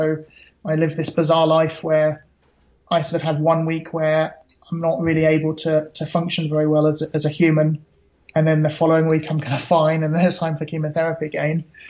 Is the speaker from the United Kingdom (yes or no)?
yes; England, United Kingdom; as you said, I'm from England.